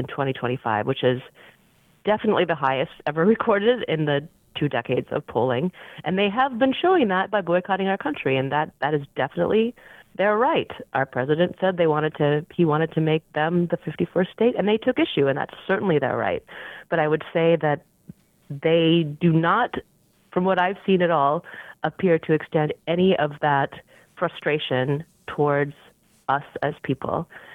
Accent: Minnesota, United States; especially our neighbors over in Minnesota. That's my home state.

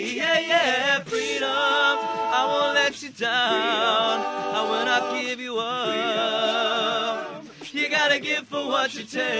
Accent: Richmond, Virginia, United States

